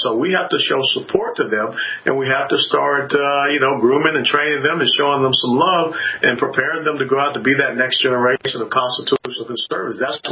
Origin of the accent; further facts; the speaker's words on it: Atlanta, Georgia, United States; You know, I grew up in Atlanta, Georgia, and I was a big-time Atlanta Braves fan.